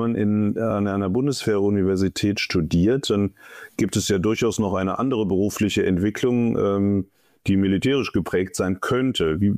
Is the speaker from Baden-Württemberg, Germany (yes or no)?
no; Berlin, Germany; ich bin waschechter Berliner